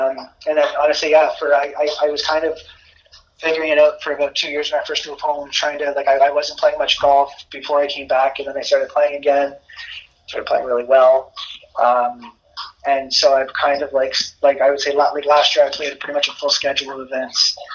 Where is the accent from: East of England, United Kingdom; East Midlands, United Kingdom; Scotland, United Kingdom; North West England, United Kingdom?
East of England, United Kingdom; It's for a guy growing up in Essex, it's pretty cool.